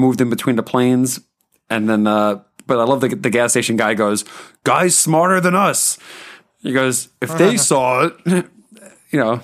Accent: New York City, New York, United States; I wear my heart on my sleeve. I'm from Queens.

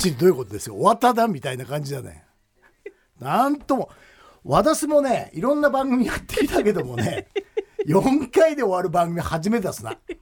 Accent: Akita, Japan; だから俺もあんまり秋田出身ですって言わないで出身地言わないようにしてそうじゃんとかカッコつけてたの

